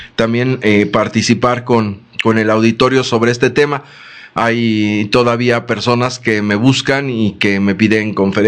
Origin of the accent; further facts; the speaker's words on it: Mexico; Como mexicanos tenemos una actitud de dependencia y de empleados muy marcada